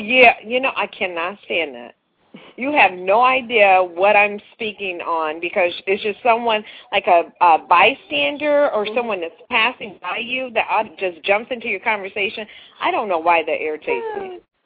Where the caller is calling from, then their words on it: Cleveland, Ohio, United States; I'm calling from Cleveland, Ohio.